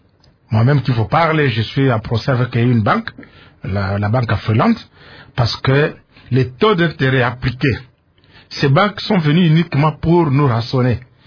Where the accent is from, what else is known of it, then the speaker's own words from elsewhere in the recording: DR Congo; Ça se passe que chez nous au Congo.